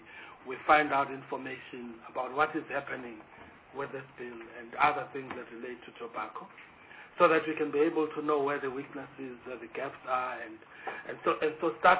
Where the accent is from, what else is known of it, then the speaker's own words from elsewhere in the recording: South Africa; I mean, as a South African, you get into any other country now that still has the kind of environment of tobacco that we don't have.